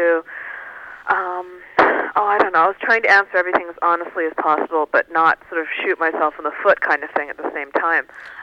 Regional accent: Canada; because I am Chinese Canadian

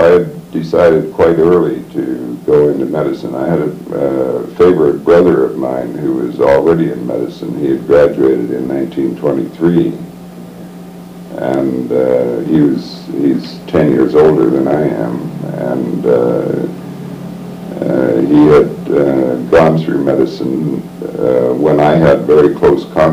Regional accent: Toronto, Ontario, Canada; born there; I was born in Toronto in 1910.

